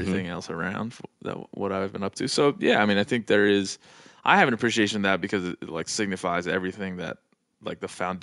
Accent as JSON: {"language": "English", "region": "East Coast", "country": "United States", "said": "I mean, I'm from the East Coast and I'm Irish."}